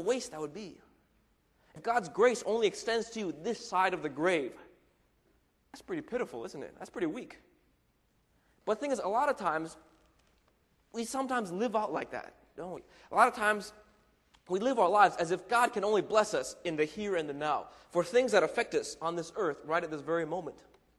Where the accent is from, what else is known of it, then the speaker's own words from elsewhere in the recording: Florida, United States; See, I grew up in Florida, and in Florida we have hurricanes all the time.